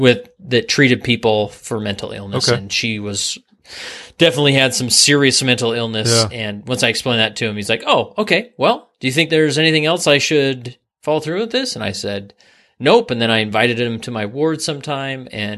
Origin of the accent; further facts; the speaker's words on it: West Valley City, Utah, United States; All right. West Valley City.